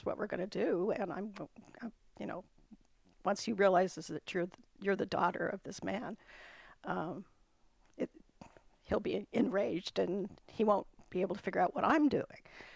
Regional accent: West Coast, United States; And, the whole Pacific coast, obviously. I'm from the West Coast.

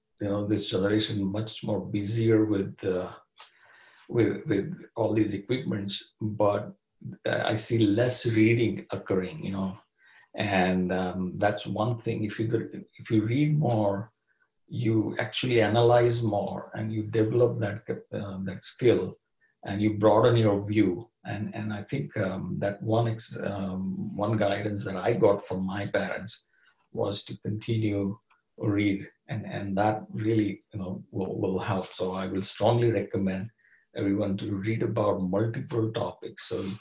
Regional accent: India; moved away; Although I grew up in India, but most of the life I've spent outside India.

